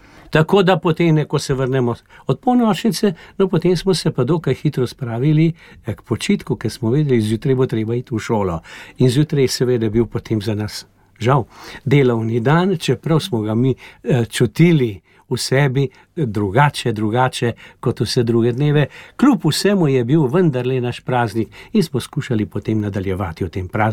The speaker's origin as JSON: {"language": "Slovenian", "town": "Kranj", "region": "Upper Carniola", "country": "Slovenia", "said": "jaz sem iz Martinske župnije pri Kranju, stražišča."}